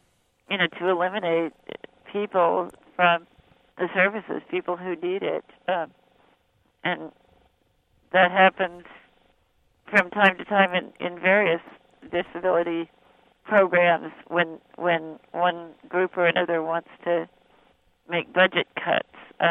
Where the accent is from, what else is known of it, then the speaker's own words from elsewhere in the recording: Colorado, United States; I don't know very much at all about Illinois politics because I am from Colorado